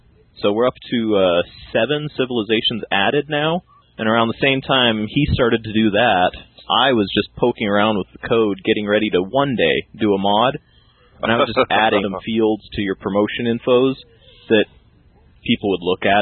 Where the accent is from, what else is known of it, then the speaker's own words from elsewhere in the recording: Montana, United States; Yeah, I'm actually from Montana, and over there we're big on